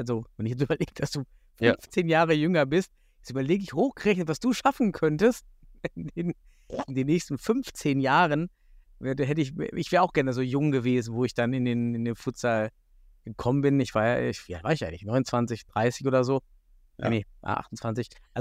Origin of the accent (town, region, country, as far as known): East Germany, Germany